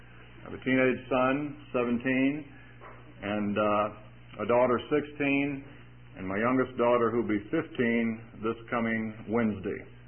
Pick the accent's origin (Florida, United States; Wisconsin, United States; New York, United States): Florida, United States; And I come from Florida, actually come from Florida, was born in Florida.